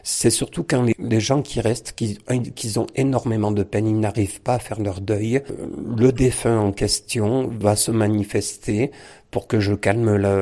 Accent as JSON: {"language": "French", "town": "Briançon", "region": "Provence-Alpes-Côte d'Azur", "country": "France", "tie": "born or raised there", "said": "je suis natif de Briançon. J'ai essayé de quitter ma région quelques fois, mais mes montagnes me manquaient trop. Je suis revenu à mes sources."}